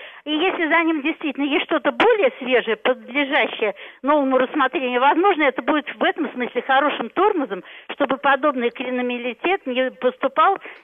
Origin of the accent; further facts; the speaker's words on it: Moscow, Russia; Я из Москвы